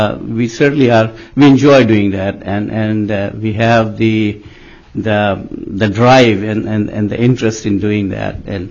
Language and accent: English; Fairbanks, Alaska, United States; I'm from Fairbanks.